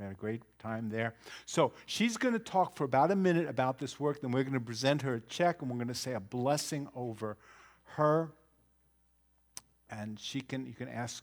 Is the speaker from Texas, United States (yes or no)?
no; New York, United States; I grew up in New York, as you've heard me talk about from time to time, where we have lots of snow